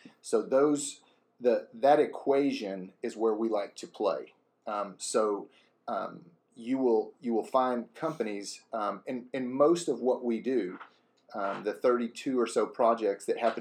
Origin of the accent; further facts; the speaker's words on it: Deer Park, Texas, United States; Born and raised here along the Houston Ship Channel, born and raised in Deer Park, attended Texas A&M University.